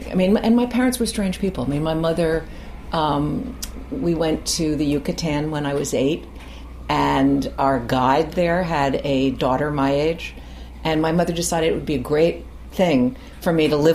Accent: New York, United States; I grew up in Greenwich Village with a mother who was seriously food challenged.

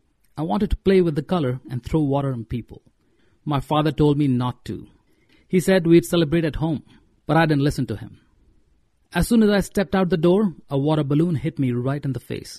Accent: Lucknow, Uttar Pradesh, India; My hometown Lucknow is known for celebrating Holi in a pretty controlled way.

